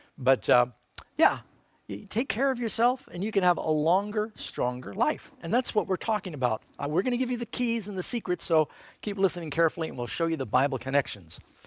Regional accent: New York City, New York, United States; born or raised there

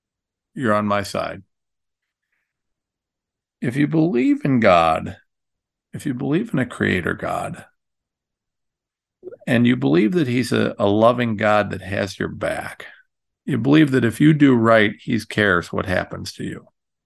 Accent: Ohio, United States; I'm nobody from Ohio and I got a platform now.

